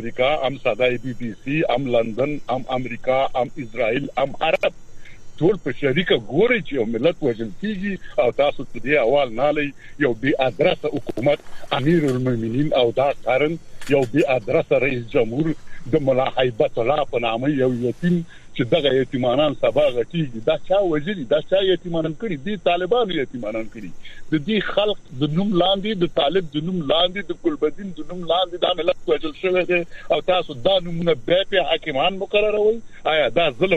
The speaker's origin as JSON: {"language": "Pashto", "country": "Afghanistan", "moved": "yes", "said": "زه یو افغان یم څلوېښت کاله مې وشو مهاجر یم"}